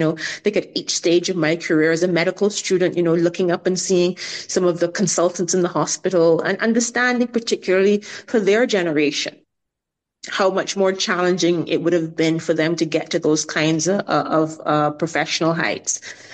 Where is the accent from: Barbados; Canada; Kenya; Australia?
Barbados; I've spoken about family. I've spoken about growing up in Barbados.